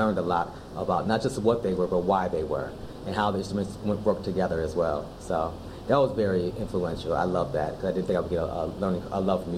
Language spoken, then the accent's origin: English; Stratford, Connecticut, United States; also born or lived in Bridgeport / New Haven; I grew up in Stratford, Connecticut. Also, I guess partly in Bridgeport as well, with family in both cities. I also spent some time living in New Haven for about 6 years in my youth, from age 6 to age 12.